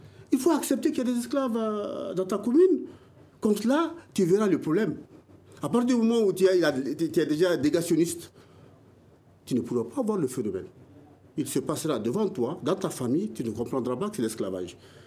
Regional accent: Mali; chez nous au Mali.

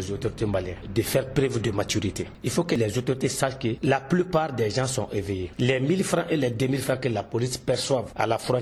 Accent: Mali; nous voudrons que ces personnes-là quittent chez eux pour venir chez nous au Mali, dans la quiétude

